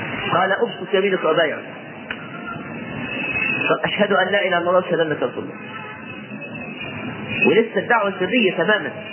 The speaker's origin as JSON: {"language": "Arabic", "country": "Egypt", "said": "لو تتبعنا المولد اللي عندنا في مصر هتلاقي كل يوم في السنة في مولد"}